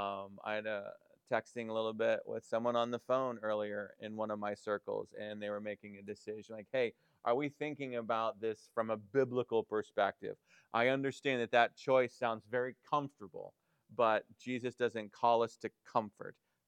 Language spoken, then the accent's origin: English; Conneautville, Pennsylvania, United States; If you were to come to my hometown, this would have been about 30 years ago, Conneautville sits in a valley, the Conneaut Valley.